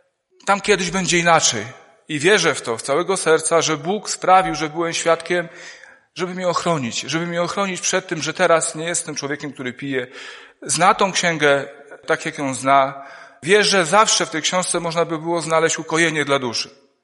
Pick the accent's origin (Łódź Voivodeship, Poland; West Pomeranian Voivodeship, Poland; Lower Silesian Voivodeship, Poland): West Pomeranian Voivodeship, Poland; Świnoujście; now in Żory, Poland; Pochodzę ze Świnoujścia. Ogólnie powiem, że macie przepiękne widoki. U nas jest płasko i nic takiego nie ma. Uczęszczam, obecnie mieszkam w Żorach